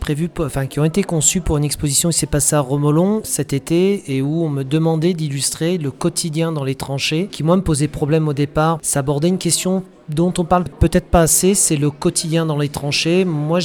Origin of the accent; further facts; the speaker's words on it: Hauts-de-France, France; Donc moi, je suis originaire de la Somme. J'ai passé ma jeunesse à peu près 20 km des tranchées de la bataille de la Somme.